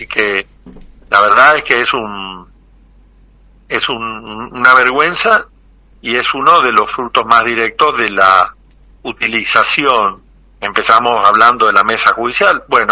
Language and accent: Spanish; Goya, Corrientes, Argentina; tabacaleros de mi pueblo de Goya acampar y reclamar.